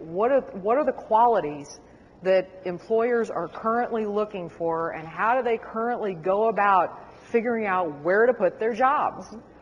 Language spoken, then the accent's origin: English; Missouri, United States; I'm originally from Central Missouri, and I know that housing costs and all sorts of different costs are much lower in the central part of the state